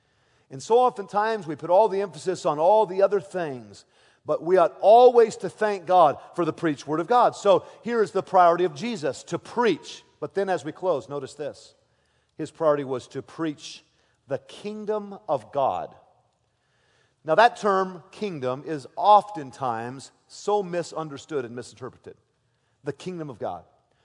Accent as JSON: {"language": "English", "country": "United States", "said": "it saddens me as an American"}